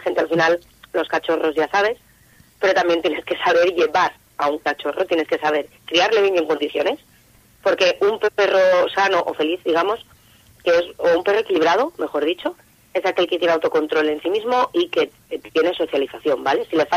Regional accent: Castro Urdiales, Cantabria, Spain; En Laredo, yo soy de Castro, pero trabajo allí.

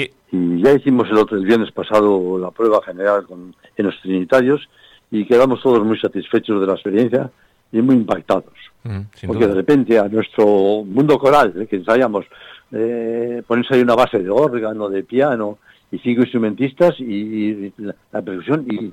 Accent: Escalante, Cantabria, Spain; Luego a los dos días cantamos en Escalante, que es mi pueblo, también de nacimiento

